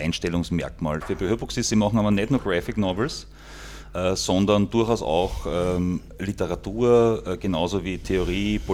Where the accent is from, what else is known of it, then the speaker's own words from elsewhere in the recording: St. Pölten, Lower Austria, Austria; now in Vienna, Austria; Ich bin, sagen wir mal, aus der Nähe von Wien. Ja, genau. Okay. Genau. Ich komme ursprünglich aus St. Pölten, aber ich lebe in Wien.